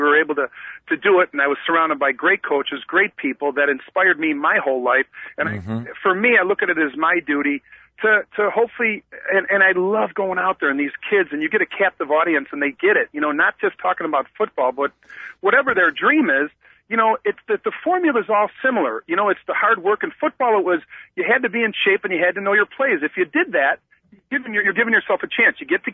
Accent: Chicago, Illinois, United States; I'm from Chicago, and I get to play against the 85 Bears.

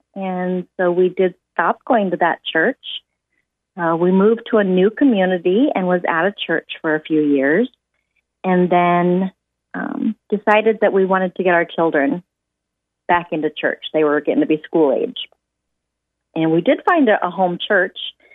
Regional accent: Webster City, Iowa, United States; I graduated from high school in Sioux City, Iowa, and I did move back to my hometown of Webster City, Iowa, and raised my kids there in that area of Iowa

